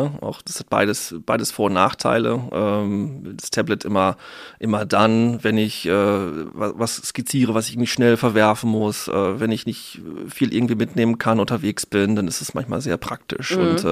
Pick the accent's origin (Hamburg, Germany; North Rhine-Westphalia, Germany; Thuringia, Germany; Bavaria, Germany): North Rhine-Westphalia, Germany; now in Dortmund, Germany; Tatsächlich komme ich aus Ostwestfalen.